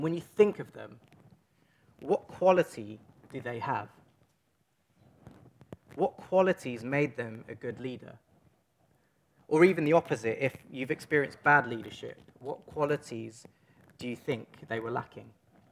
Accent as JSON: {"language": "English", "region": "London", "country": "United Kingdom", "accent": "Cockney", "said": "So I'm from East London. I just think of these things in Cockney sometimes."}